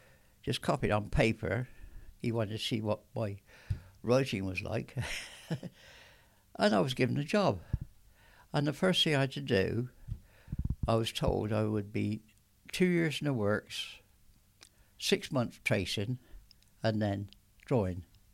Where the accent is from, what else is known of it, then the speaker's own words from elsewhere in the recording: Gloucester, South West England, United Kingdom; also born or lived in London; And I was born in London, in Shepherd's Bush, London. I moved to Gloucester when I was, I don't know.